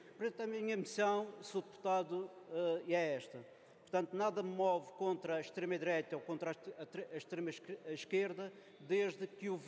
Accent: Madeira, Portugal; eu como madeirense que fui e que sou

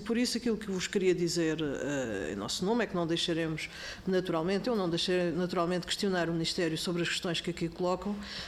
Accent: Caldas da Rainha, Leiria, Portugal; Eu sou eleita pelo Partido Socialista … sou das Caldas da Rainha.

